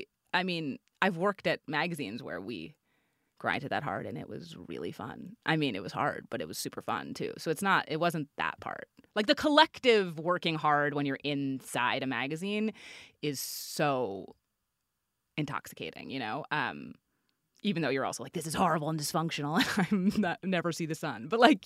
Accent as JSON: {"language": "English", "region": "New York", "country": "United States", "said": "Like I'm from New York. I went back to New York and I like waitressed and interned at a bunch of places, including at Us Weekly."}